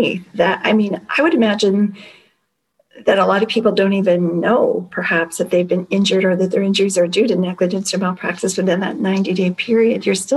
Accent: Canada; Are you sure? Are you sure there's nothing special about us Canadians?

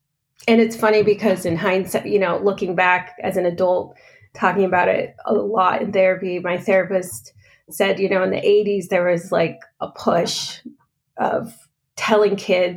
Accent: California, United States; also born or lived in San Diego; now in Bay Area, United States; I was born in 1978. So I grew up in Northern California, but I was born in San Diego, and we moved to Humboldt County when I was 2.5.

